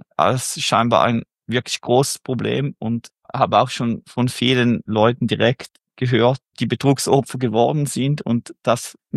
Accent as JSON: {"language": "German", "country": "Switzerland", "said": "Als Schweizer konnte ich aber leider nicht zu Smart Broker Plus wechseln."}